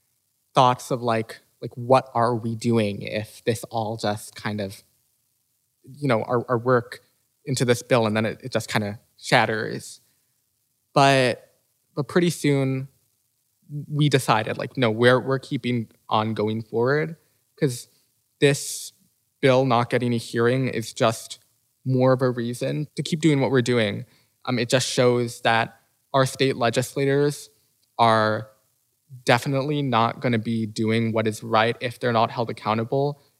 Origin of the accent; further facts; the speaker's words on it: West Lafayette, Indiana, United States; I'm from West Lafayette and I don't live near a coal plant that is polluting my air.